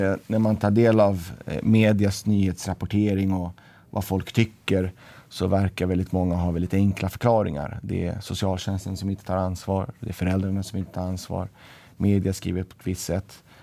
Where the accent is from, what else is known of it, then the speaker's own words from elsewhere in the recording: Södertälje, Stockholm County, Sweden; Jag kan börja med att säga att jag är född och vuxen i Södertälje.